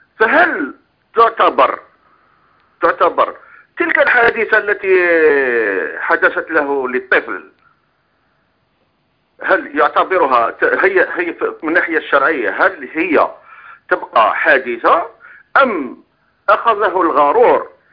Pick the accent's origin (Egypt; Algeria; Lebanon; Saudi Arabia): Algeria; من الجزائر.